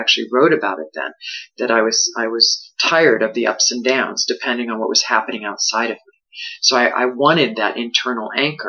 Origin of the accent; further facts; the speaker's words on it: New York, United States; and I was raised in Long Island, and so big hair was a big deal.